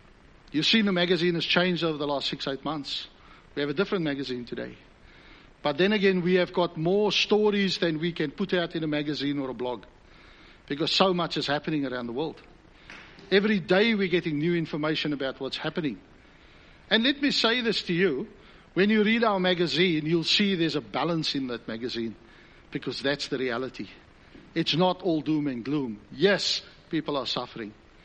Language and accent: English; South Africa; accent: South African; now in Australia; I came here to Australia because I love Australia. I came from South Africa, as you can pick up on the dodgy accent.